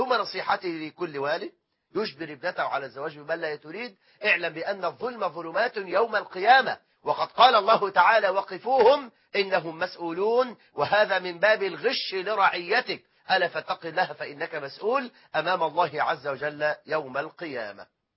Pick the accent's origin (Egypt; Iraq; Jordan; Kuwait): Egypt; إحنا عندنا في مصر أكثر من 9 مليون امرأة مطلقة